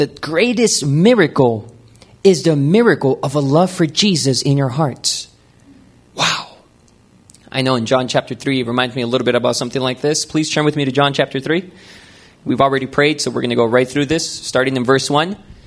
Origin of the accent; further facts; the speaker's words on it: San Jose, California, United States; I was born and raised in East San Jose, California.